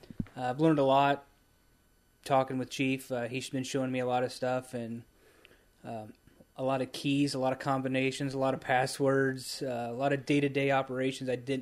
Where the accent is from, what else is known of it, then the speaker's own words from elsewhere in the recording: Hamilton, United States; I'm born and raised in Hamilton, so I've seen Walter since I was little, all the way up to now where I'm at today.